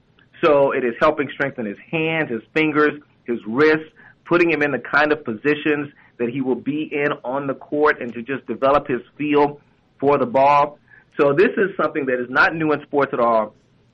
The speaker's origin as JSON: {"language": "English", "region": "Oklahoma", "country": "United States", "tie": "born or raised there", "said": "I have met Blake Griffin again growing up in Oklahoma and being an OU fan."}